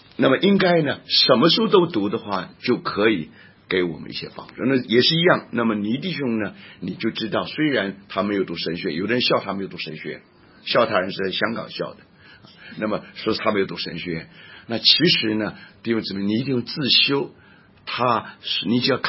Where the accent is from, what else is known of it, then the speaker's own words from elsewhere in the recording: Taiwan; 因为我在台湾长大，在台湾长大早期的时候